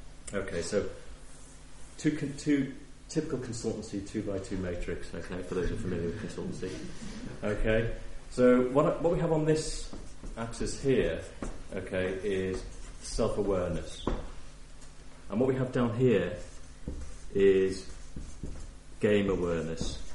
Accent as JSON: {"language": "English", "town": "Liverpool", "region": "North West England", "country": "United Kingdom", "tie": "born or raised there", "said": "I know I'm from Liverpool. I grew up in a normal sort of area, went to a comp and all that sort of thing."}